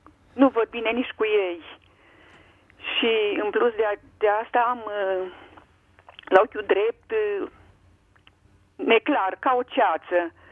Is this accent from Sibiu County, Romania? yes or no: yes; Sibiu County, Romania; eu sunt de lângă Mediaș